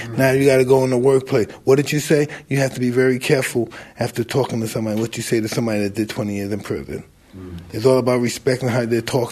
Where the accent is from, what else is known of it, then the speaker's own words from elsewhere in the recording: New York City, New York, United States; I'm from Brownsville, Brooklyn, okay?